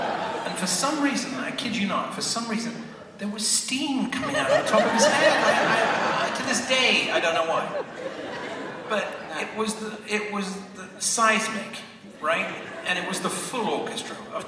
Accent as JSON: {"language": "English", "region": "England", "country": "United Kingdom", "said": "I'm from England, and, you know, it's different in England, the way people deal with other people."}